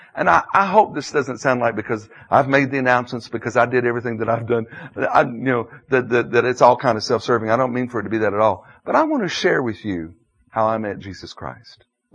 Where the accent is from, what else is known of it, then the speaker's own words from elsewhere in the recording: Nashville, Tennessee, United States; And I was raised in Nashville, Tennessee, where there really are more Baptists than there are people.